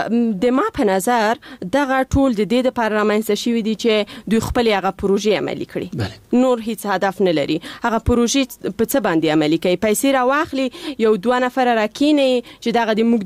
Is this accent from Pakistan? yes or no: no; Paktia, Afghanistan; زه د پکتیا د دسی یو ولسوالیم چې اصلا الته د انجونو لپاره هیڅ خوانځای نشته